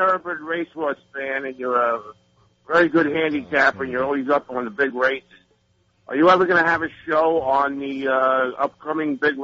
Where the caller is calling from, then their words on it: Lake Ronkonkoma, New York, United States; from Lake Ronkonkoma.